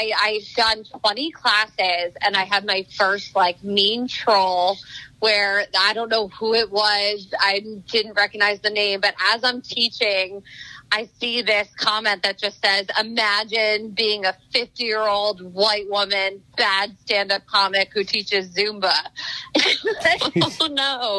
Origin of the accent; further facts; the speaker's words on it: New Jersey, United States; so many like family and friends from New Jersey, I'm originally from New Jersey, have been able to take it.